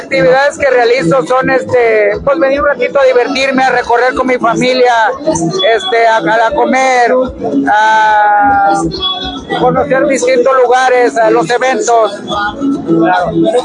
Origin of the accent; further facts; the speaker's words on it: Autlán, Jalisco, Mexico; now in Villa Purificación, Mexico; yo soy originario de aquí de Autlán, pero actualmente radico en la costa sur de Jalisco, radico en Villa Purificación, por cuestiones de trabajo estoy allá